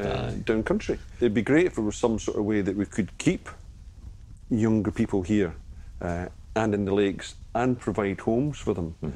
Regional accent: Scotland, United Kingdom; Being Scottish, I came back up here years and years ago, and I just felt like home.

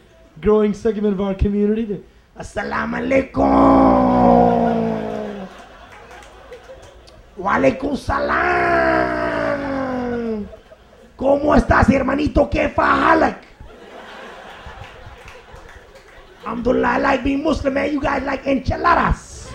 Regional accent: Chicago, Illinois, United States; Because I'm from Chicago.

